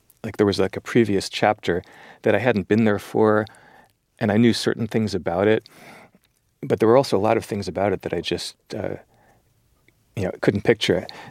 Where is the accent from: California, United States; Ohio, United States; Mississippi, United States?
California, United States; Los Angeles; also born or lived in New York; now in France; I'm American, you know, I live in France. I'm from New York. I grew up in Los Angeles.